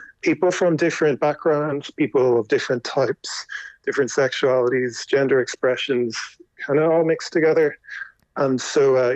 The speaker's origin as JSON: {"language": "English", "country": "Ireland", "said": "And I think we as Irish people have always known that."}